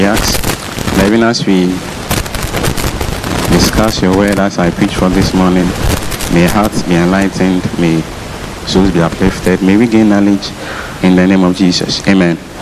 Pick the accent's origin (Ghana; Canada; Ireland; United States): Ghana; I'm from Ghana